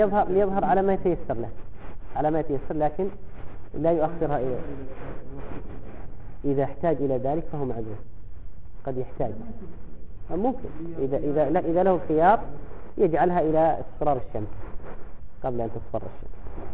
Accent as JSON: {"language": "Arabic", "country": "Yemen", "said": "نحن عندنا في اليمن الناس في كثير من الأماكن ربما يؤذنون العشاء بعد أذان المغرب بساعة"}